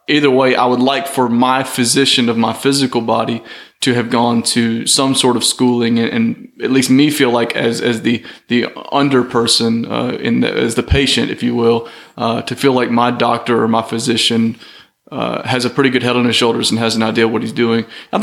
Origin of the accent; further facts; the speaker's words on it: Mississippi, United States; also born or lived in Louisville / Birmingham; now in Millport, United States; That being said, I was really raised in a small town, but it's been a while. Small town Mississippi, but it's been a long time.